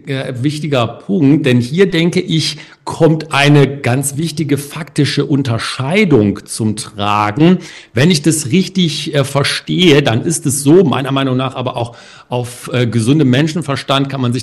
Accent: Cologne, North Rhine-Westphalia, Germany; Ich bin ja in Köln geboren, zur Schule gegangen, Abitur gemacht.

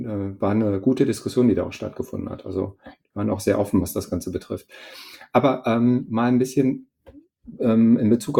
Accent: Neuss, North Rhine-Westphalia, Germany; Also ich komme ja aus Neuss hier neben Düsseldorf

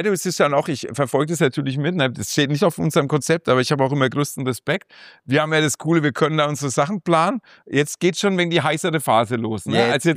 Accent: Bamberg, Bavaria, Germany; ey, wir sind aus Bamberg, so schaut's da aus, wir sind die Repräsentanten

